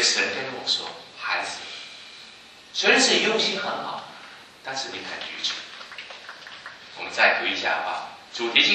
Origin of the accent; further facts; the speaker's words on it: China; 我是个中国人，去教书的时候总是难免教书有口音嘛